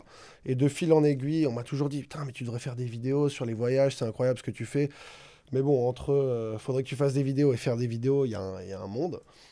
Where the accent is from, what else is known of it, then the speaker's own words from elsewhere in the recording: Sauternes, Nouvelle-Aquitaine, France; Je viens de la Gironde. Je suis au sud de Bordeaux, dans la campagne à Sauterne exactement